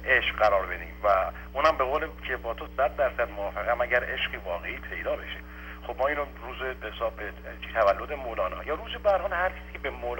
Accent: Iran; ما ایرانی هستیم

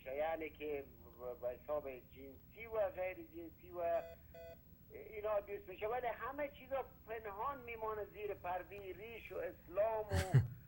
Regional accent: Afghanistan; now in Sacramento, United States; من افغانی هستم.

